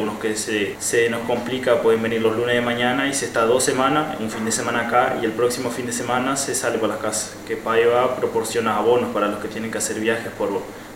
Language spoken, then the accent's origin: Spanish; Baltasar Brum, Artigas, Uruguay; Baltasar Urún, cerca de Salto, más o menos. Un pueblito ahí de unos 3.000 habitantes.